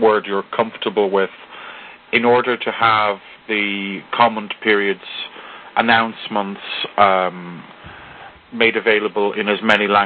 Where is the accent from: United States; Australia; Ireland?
Ireland; I'm Irish, so I will answer your question with a question. it's an Irish thing.